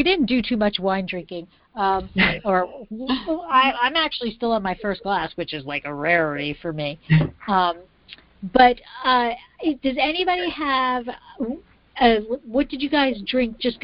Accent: New York, United States; also born or lived in New Jersey; now in California, United States; I have to say, as a New Yorker, New Jersey, you know, from East Coast, it's very funny to watch New Year's now, like here in California, because, like, everything is still so New York-esque

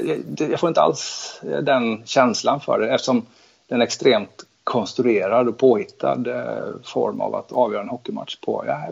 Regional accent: Jönköping, Jönköping County, Sweden; Hisingstadsskolan i Jönköping där jag växte upp med en konstfrusen fotbollsplan på vintrarna.

